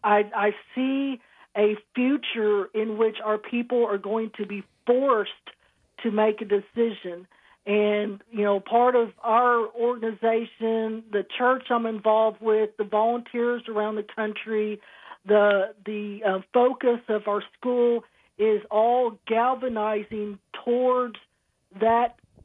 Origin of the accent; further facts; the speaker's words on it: the South, United States; You know, I'm a Southerner, but I love our Constitution.